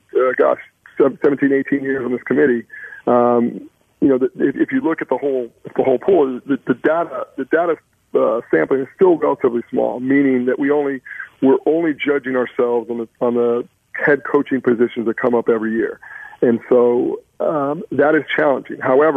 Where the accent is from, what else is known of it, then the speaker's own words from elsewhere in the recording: El Paso, Texas, United States; And so for us, you know, growing up in El Paso and being part of Texas and Friday Night Lights